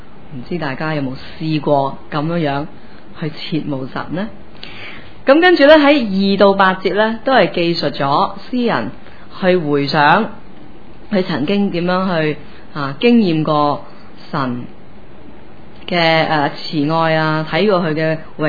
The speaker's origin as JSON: {"language": "Cantonese", "country": "China", "said": "咁对于食咧，我哋中国人吓、都好有研究，好有心得噶"}